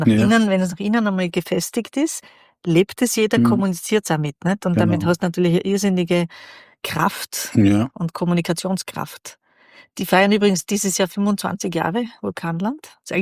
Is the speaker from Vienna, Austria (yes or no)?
no; Feldbach, Styria, Austria; also born or lived in Graz; Ich bin ursprünglich aus Graz und wir sind wie ich 5 war nach Feldbach gezogen.